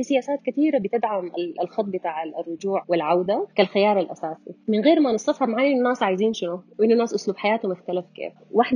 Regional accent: Sudan; إنه إحنا لازم نفكر في عن المكان كأنه مسرح إحنا فيه منعيد تعريف هويتنا ومنعيد تعريف نحن منو سودانيين

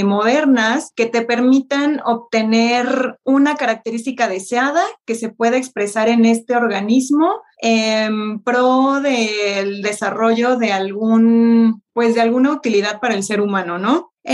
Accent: Xalapa, Veracruz, Mexico; Yo, para empezar, soy originaria de Jalapa, Veracruz.

